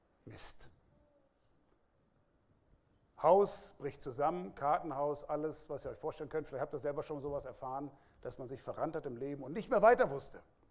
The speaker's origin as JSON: {"language": "German", "town": "Soest", "region": "North Rhine-Westphalia", "country": "Germany", "tie": "born or raised there", "said": "Ganz aus der Nähe, wo ich aufgewachsen bin, in Soest."}